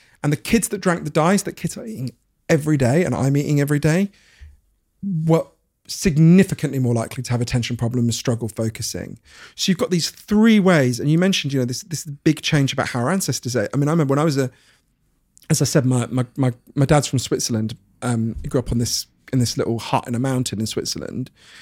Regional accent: Edgware, London, United Kingdom; I grew up in Edgware, right?

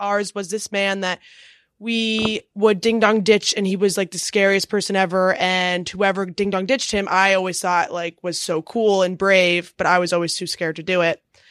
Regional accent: Chatham, New Jersey, United States; Chatham, New Jersey.

